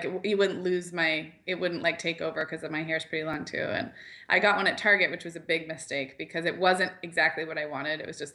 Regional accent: Santa Barbara, California, United States; You know, I grew up in Santa Barbara where there was a good grunge and like vintage scene in the 90s

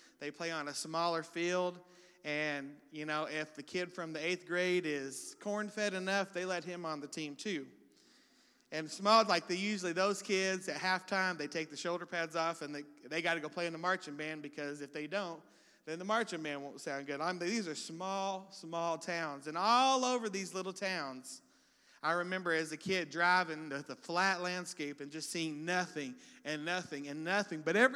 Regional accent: Texas, United States; when I was a kid growing up in Texas

